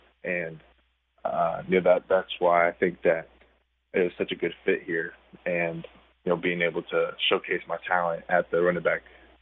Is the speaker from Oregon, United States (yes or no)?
yes; Portland, Oregon, United States; I'm from Oregon. I'm from Portland. So I grew up watching those guys.